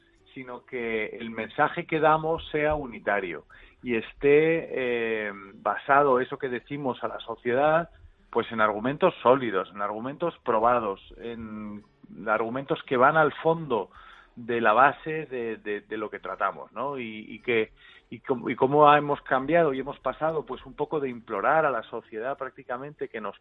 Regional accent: San Sebastián, Basque Country, Spain; hoy es el día en que llego a San Sebastián.

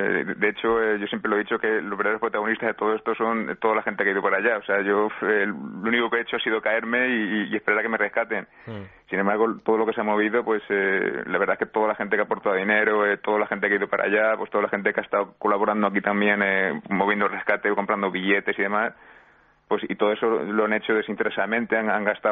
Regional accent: Spain; Pues ahora casi me siento más peruano que español

